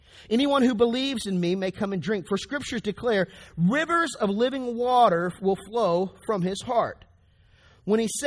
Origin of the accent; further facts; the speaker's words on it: the South, United States; If you've growing up in the South, you know, we always had these old ponds that we go fishing in.